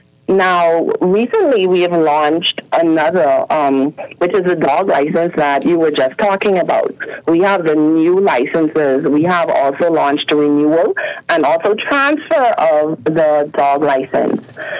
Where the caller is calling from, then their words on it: Abaco, Bahamas; Yes, I'm calling from the Abaco office.